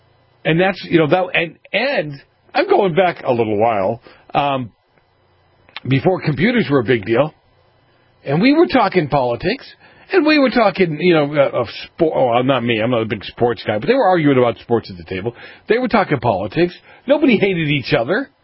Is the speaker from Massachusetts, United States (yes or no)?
yes; Massachusetts, United States; And I grew up in Massachusetts.